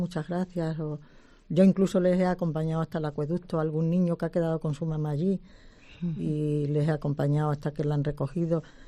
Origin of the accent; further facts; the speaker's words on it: Palencia, Castile and León, Spain; yo vengo de Palencia